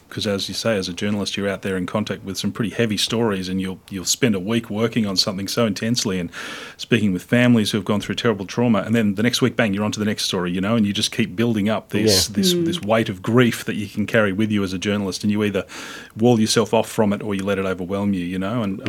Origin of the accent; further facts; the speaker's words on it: Bourke, New South Wales, Australia; I knew it because I grew up in Bourke.